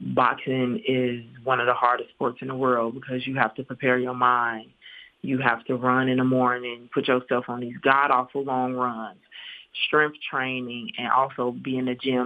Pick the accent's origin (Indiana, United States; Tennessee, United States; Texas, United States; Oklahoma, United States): Indiana, United States; Gary; Well, I grew up in Gary, Indiana. I used to be a cheerleader at Roosevelt High School when I was like 13, 14 years old.